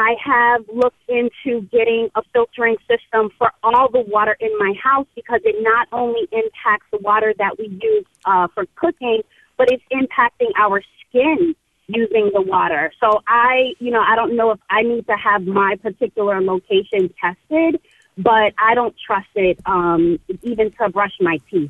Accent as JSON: {"language": "English", "region": "New York", "country": "United States", "said": "I am a New Yorker"}